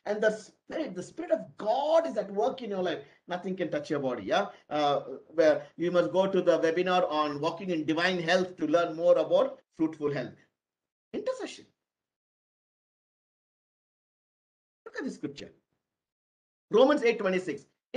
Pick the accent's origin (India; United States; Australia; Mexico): India; English is a second language; are you from India? I said, yes, I'm from India.